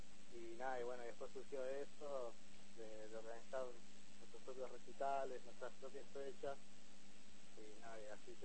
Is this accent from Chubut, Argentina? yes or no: yes; Trelew, Chubut, Argentina; Yo soy de Trelew y algunos de los chicos también, viste, allá de Chubut